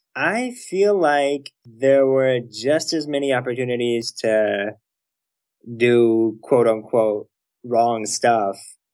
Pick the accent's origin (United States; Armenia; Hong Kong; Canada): United States; Bloomfield Hills, Michigan; I was one of like a few, if not the only brown/Muslim kid growing up, you know? So I'm from Bloomfield Hills, Michigan. It's the suburbs outside of Detroit.